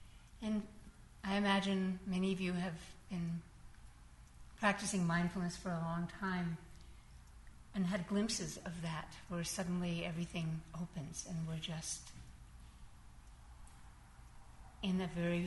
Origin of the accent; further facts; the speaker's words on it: United States; but I'm an American. I'm in a hurry.